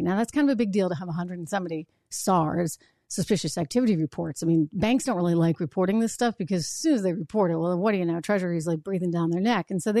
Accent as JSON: {"language": "English", "country": "United States", "said": "because I just go back to my sense of being an American, being proud of being American"}